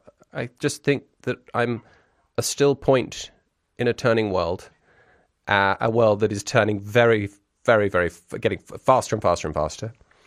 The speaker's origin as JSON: {"language": "English", "town": "Brussels", "region": "Brussels-Capital Region", "country": "Belgium", "tie": "born or raised there", "first_language": "French", "said": "you know, I grew up in Brussels. You know, French was pretty much my first language. French and English were my first language."}